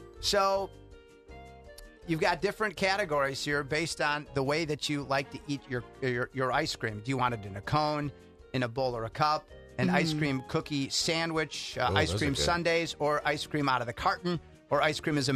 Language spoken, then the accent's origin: English; Wisconsin, United States; I mean, that's close to my hometown, so I'm going to, you know.